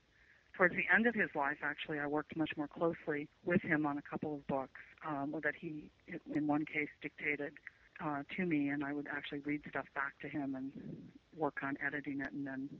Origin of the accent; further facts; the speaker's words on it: Boulder, Colorado, United States; I was from Boulder originally